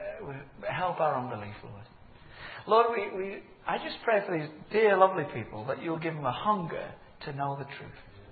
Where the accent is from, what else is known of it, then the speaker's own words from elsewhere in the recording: Yorkshire and the Humber, United Kingdom; I thought, well, as a Yorkshireman to a Lancastrian, I thought